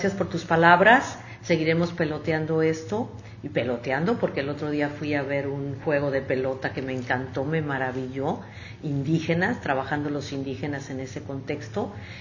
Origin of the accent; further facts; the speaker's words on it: Mexico; me da muchísimo gusto como mexicana saber que en esta parte del mundo